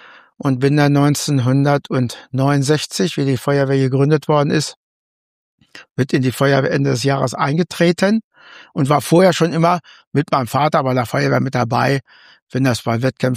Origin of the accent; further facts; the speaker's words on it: Holtensen, Lower Saxony, Germany; Ich bin noch in Holtensen zur Schule gegangen.